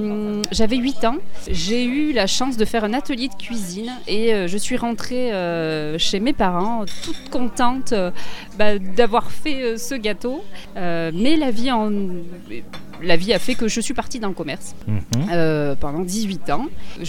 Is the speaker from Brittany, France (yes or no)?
no; Aurillac, Auvergne-Rhône-Alpes, France; Alors oui, je suis du Cantal, je suis d'Aurillac.